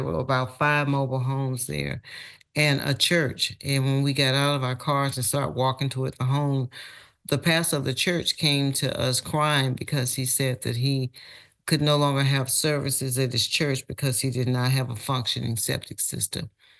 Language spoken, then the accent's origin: English; Lowndes County, United States; growing up in Lowndes County, we had wastewater problems too, but we always thought it was a plumbing issue.